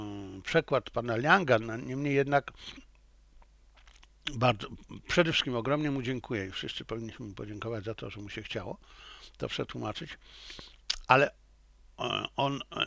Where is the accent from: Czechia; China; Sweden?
China; also born or lived in Poland; a ja jako Chińczyk i Polak będę oceniał, analizował